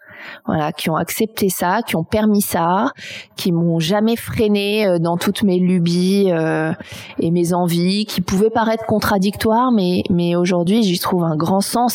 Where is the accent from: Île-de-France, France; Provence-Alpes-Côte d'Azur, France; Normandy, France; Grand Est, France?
Île-de-France, France; Paris; Alors, j'ai grandi à Paris.